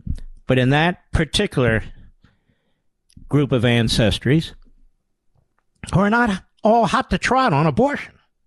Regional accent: Pennsylvania, United States; I grew up in Pennsylvania. It's 3 or 4 different states in one.

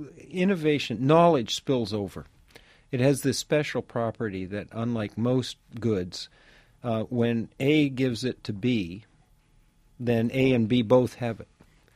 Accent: Canada; also born or lived in New Jersey, United States; I was born in New Jersey and grew up in Canada.

